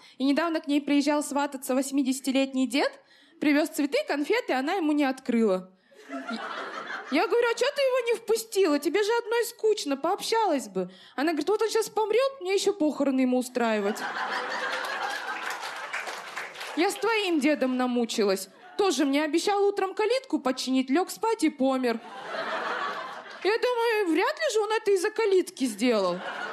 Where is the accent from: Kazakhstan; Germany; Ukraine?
Kazakhstan; moved away as an adult; now in Moscow, Russia; я по национальности казашка, и год назад переехала в Москву.